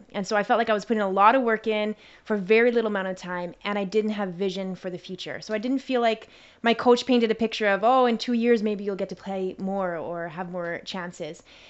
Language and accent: English; Winnipeg, Manitoba, Canada; Okay, I grew up in Winnipeg, Manitoba, and I loved every single sport.